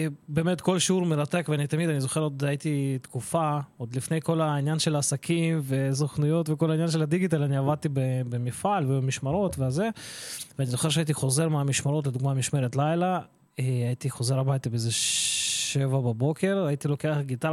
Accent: Ukraine; אני נולדתי באוקראינה למשפחה של מוזיקאים

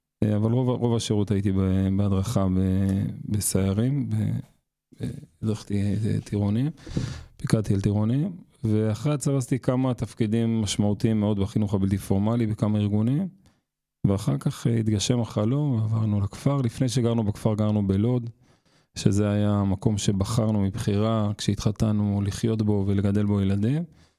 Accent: Beit El, West Bank, Palestine; אני בעצם גדלתי בבית אל, להורים מדהימים, שלוש אחיות מדהימות. קור מחצבתי, בית אל, התיישבות

